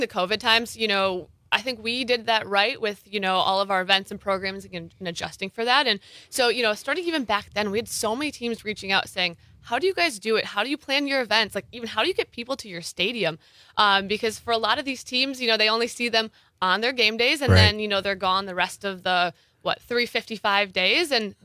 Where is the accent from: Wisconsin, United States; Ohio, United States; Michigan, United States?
Wisconsin, United States; Appleton; You know, I'm from, born and raised here in Appleton, Wisconsin.